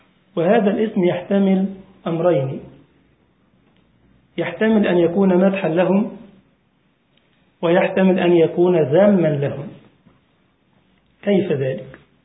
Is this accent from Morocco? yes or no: no; Egypt; هتجد فرقهم المعاصرة مثلا كان في بلدنا مصر أسموا أنفسهم الهجرة والتكفير